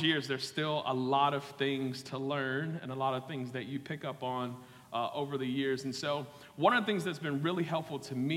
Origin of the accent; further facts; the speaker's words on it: Chicago, Illinois, United States; now in Ohio, United States; I'm from Chicago. I moved to Ohio in 2009.